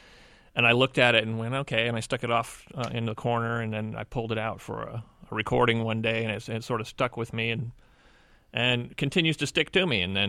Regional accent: El Sobrante, California, United States; In East Bay, east of San Francisco, in sort of a semi-rural community called El Sobrante, which means, roughly translated, means the leftovers in Spanish.

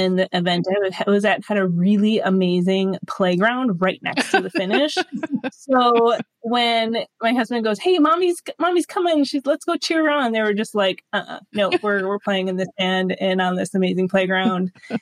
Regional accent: Duluth, Minnesota, United States; And I found a local triathlon here near Duluth, Minnesota, which is my hometown area, and kind of got hooked ever since.

